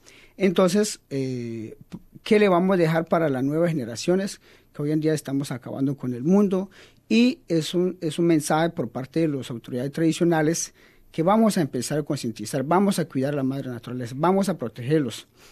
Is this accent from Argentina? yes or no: no; Magdalena, Colombia; nosotros venimos de la Sierra Nevada de Santa Marta, en los cuatro pueblos indígenas, que son los Kogi, Arhuacorsarios y Cancuamos.